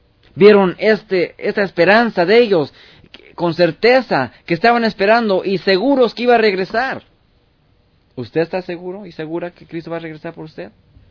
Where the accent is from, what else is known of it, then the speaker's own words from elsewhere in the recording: Mexico; born there; Yo fui católico, nací en México, toda mi familia católica